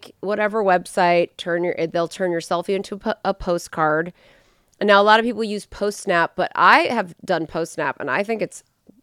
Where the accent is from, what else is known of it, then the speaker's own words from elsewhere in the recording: California, United States; Yeah, well, I'm from California, so I didn't know that was like not to be done.